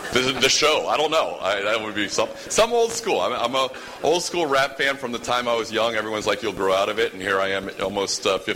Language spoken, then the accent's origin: English; Philadelphia, Pennsylvania, United States; Growing up in Philadelphia with my dad being a broadcaster is something that I've always known and loved